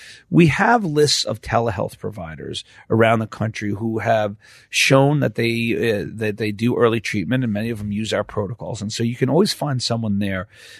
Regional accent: New York, United States; Yeah, I'm a New Yorker.

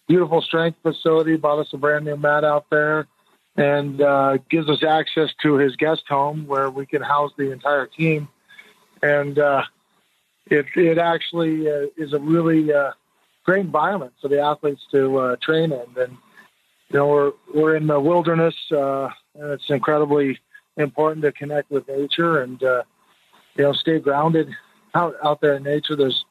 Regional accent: Oregon, United States; We just got back from our first camp, which was out in Oregon in my hometown

